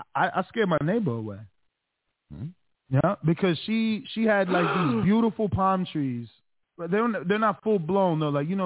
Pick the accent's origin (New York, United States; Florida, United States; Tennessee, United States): Florida, United States; Like, because, you know, I'm from Florida.